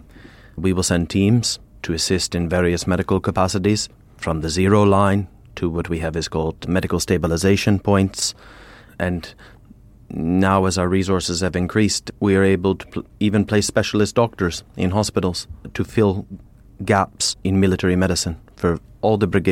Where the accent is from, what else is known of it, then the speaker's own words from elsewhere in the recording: Canada; I come from Canada